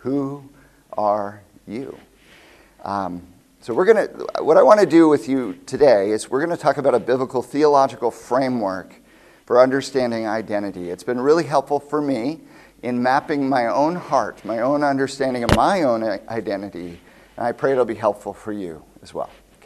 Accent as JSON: {"language": "English", "region": "Ohio", "country": "United States", "tie": "born or raised there", "also_born_or_lived": "Wisconsin", "lives_now": "Chicago, United States", "said": "Well, I'm an American. I was born in Wisconsin. I grew up in Ohio. I now live in Chicago."}